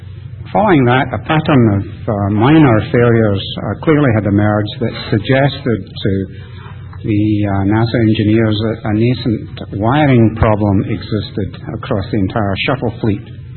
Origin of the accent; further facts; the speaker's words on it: Scotland, United Kingdom; now in United States; Obviously, I'm from Scotland originally, and I came to this country and never regretted it.